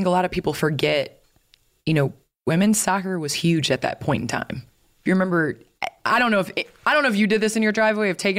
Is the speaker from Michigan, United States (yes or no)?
no; Chicago, Illinois, United States; and I grew up in Chicago, so I was trying to shoot like Michael Jordan, Scottie Pippen, BJ Armstrong, Ron Harper, all those guys.